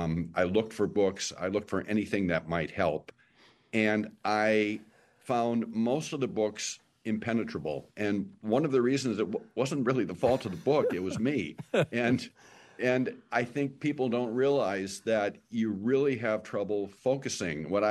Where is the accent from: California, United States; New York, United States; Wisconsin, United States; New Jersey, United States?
Wisconsin, United States; Milwaukee; also born or lived in West Bend; I am a cheesehead. I grew up in Wisconsin. I grew up in Milwaukee and West Bend. I still have a home in West Bend